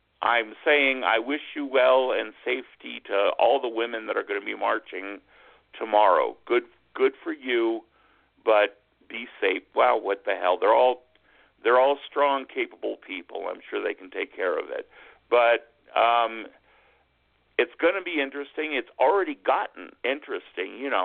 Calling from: New Mexico, United States; I'm calling from New Mexico, and it's nice to hear you guys.

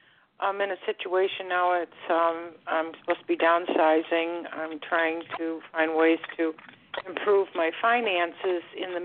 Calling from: Florida, United States; I'm calling from dreary, rainy, icky Florida. It's nasty here.

